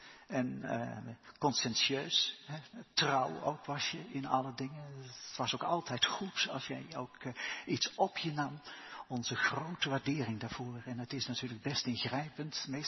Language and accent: Dutch; Genemuiden, Overijssel, Netherlands; Ik kwam uit Genemuiden, dus ik wist ook allemaal wat van Zwolle af en dergelijke.